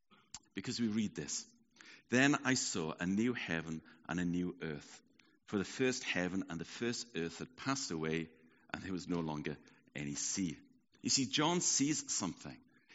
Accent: Wales, United Kingdom; So maybe it's something about being Welsh, but I'm always pulled back to home.

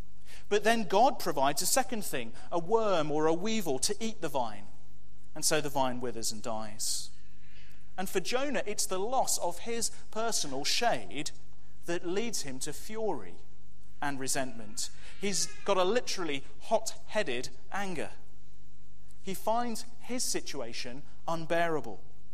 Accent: Wales, United Kingdom; Making sure I get to watch the rugby on a Saturday and that people know that I'm Welsh.

